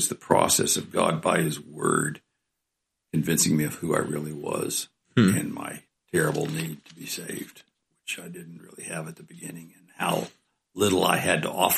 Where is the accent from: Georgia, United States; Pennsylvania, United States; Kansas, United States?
Pennsylvania, United States; also born or lived in Winter Park, Florida; Mostly in Pennsylvania.